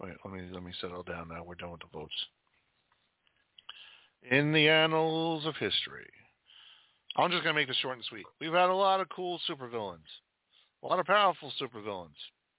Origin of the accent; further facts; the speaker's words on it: Long Island, New York, United States; It's like … I'm from Long Island. … a Long Islander.